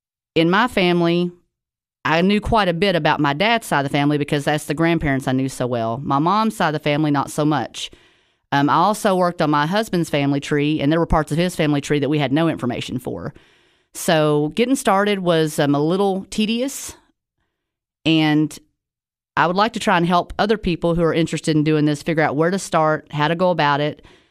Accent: Sparta, Tennessee, United States; I am a local from the Upper Cumberland, live in Sparta, Tennessee.

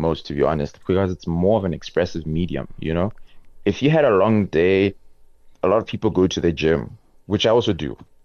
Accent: Polokwane, Limpopo, South Africa; We don't have art school in where I'm from. I'm from Polokwane and we're really quite limited in that type of resources, you know?

